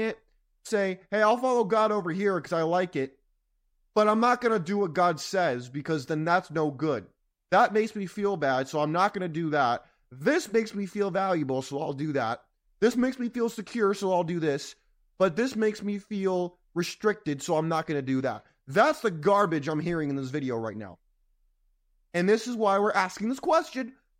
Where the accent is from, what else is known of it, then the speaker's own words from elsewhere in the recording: California, United States; I grew up in California.